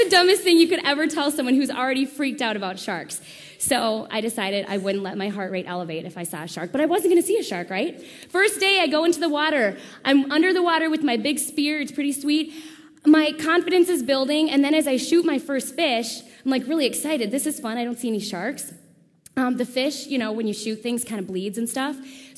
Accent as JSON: {"language": "English", "town": "Minneapolis", "region": "Minnesota", "country": "United States", "tie": "born or raised there", "lives_now": "Roseville, United States", "said": "I'm 27 years old. I grew up in Minneapolis. I live in Roseville."}